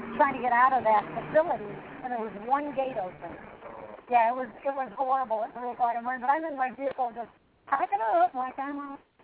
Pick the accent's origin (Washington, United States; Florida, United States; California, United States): Florida, United States; Fort Myers; and I'm from Fort Myers, and I used to go to the fair down there